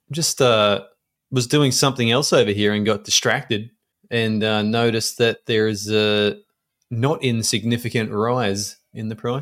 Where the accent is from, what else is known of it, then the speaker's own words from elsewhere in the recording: Australia; Being an Aussie, not watching the news ever because I fucking hate it.